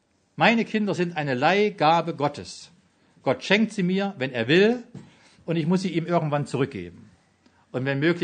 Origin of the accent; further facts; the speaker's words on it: Germany; Und das finde ich als Deutscher immer sehr schön, wenn ich immer alles sortieren kann.